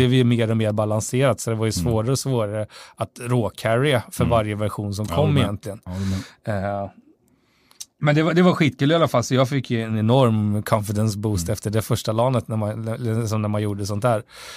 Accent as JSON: {"language": "Swedish", "region": "Västra Götaland County", "country": "Sweden", "said": "några jag kände ifrån Falköping, som också är en grannkommun därifrån Västra Götaland där jag kommer ifrån."}